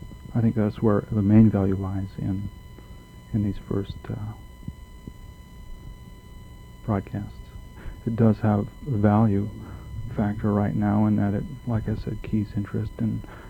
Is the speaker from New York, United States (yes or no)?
no; Nome, Alaska, United States; I was born and raised in Nome, and I am three-quarters Eskimo.